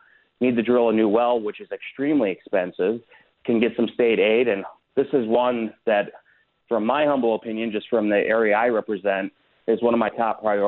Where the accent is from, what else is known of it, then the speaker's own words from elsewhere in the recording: Marinette, Wisconsin, United States; especially up in my hometown of Marinette, where I was raised